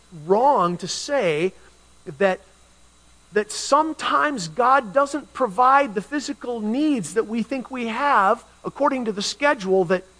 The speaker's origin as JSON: {"language": "English", "town": "Milwaukie", "region": "Oregon", "country": "United States", "tie": "born or raised there", "said": "Portland metropolitan area, southeast side of the city, in a little sleepy suburb called Milwaukee. That's my hometown!"}